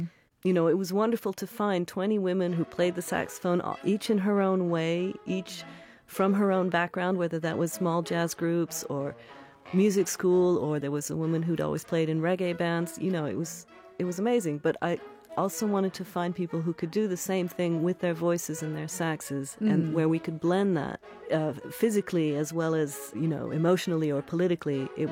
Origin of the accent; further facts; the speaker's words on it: Seattle, Washington, United States; Well, I come from Seattle, and musically, I come from a lot of silence.